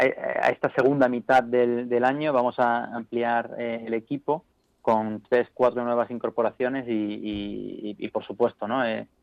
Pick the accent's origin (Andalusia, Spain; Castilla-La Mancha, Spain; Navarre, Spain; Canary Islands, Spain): Andalusia, Spain; Granada; now in Madrid, Spain; yo vengo de Granada, es decir, yo soy de Granada, aunque ya llevo aquí 8 años en Madrid.